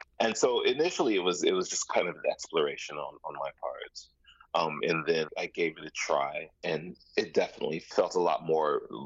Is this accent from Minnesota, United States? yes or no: yes; St. Paul, Minnesota, United States; also born or lived in Japan; But after we moved to the States from Japan when I was 2.5, I was born in Japan. We moved to Minnesota, St. Paul, the Bloomington, St. Paul area.